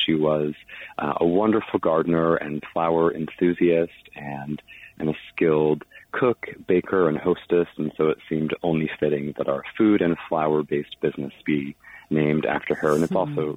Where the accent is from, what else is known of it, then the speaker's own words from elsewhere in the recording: North Dakota, United States; growing up in North Dakota, I had one idea in my head of what farms looked like.